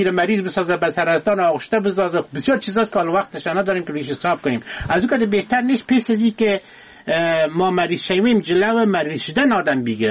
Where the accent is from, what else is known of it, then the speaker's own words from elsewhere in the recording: Afghanistan; ما از افغانستان هستیم